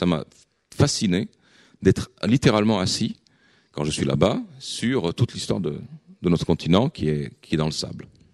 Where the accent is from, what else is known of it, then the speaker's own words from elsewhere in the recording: Sremska Mitrovica, Vojvodina, Serbia; ma ville natale a ceci de particulier. Aujourd'hui, c'est une toute petite ville sinistrée, d'où qu'on préfère fuir.